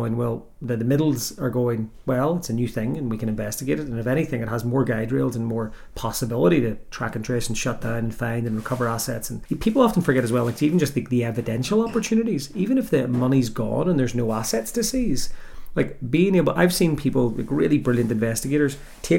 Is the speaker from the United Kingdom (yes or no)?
yes; Northern Ireland, United Kingdom; accent: Northern Irish; And also with my Northern Irish accent, I can't say par.